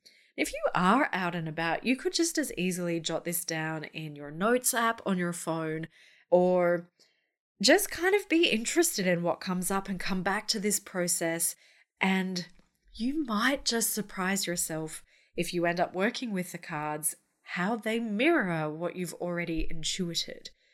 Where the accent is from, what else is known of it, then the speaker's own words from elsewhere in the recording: Brisbane, Queensland, Australia; we're on day three of a surprise lockdown in my hometown of Brisbane.